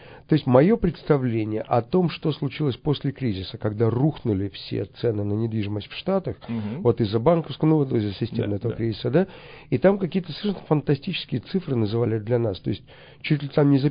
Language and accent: Russian; Kazakhstan; поскольку я сам из Казахстана